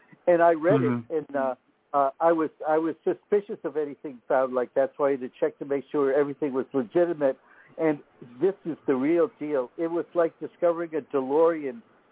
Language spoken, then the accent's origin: English; Maine, United States; Well, I'm from Maine, so I'm sort of programmed into saying Stephen King.